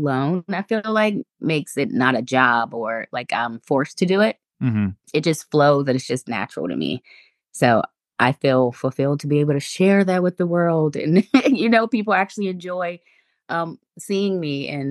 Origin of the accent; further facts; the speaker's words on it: Williamsburg, Virginia, United States; I'm from Williamsburg, Virginia.